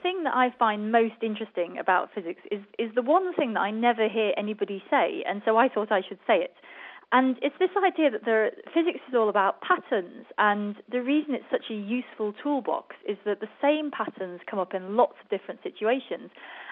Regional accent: United Kingdom; I'm British, right? So I think about tea.

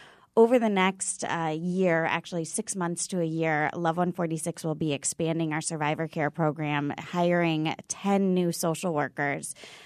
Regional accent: Washington, District of Columbia, United States; now in Connecticut, United States; So I come from Washington, D.C., and Connecticut is nationally leading this effort

